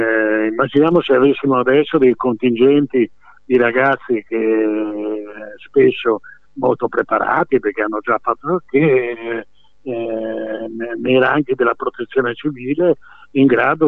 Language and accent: Italian; Friuli-Venezia Giulia, Italy; io da friulano ho l'esperienza appunto dopo